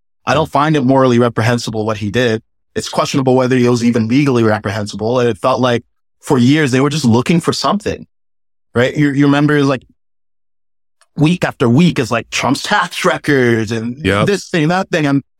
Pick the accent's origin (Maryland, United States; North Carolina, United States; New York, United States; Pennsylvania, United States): New York, United States; I mean, I'm Black. I grew up in New York. I went to Harvard. I worked in tech.